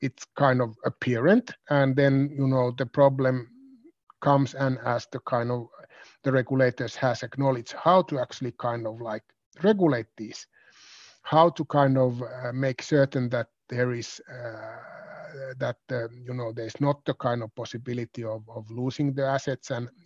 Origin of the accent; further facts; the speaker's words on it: Vaasa, Ostrobothnia, Finland; as I come from Vaasa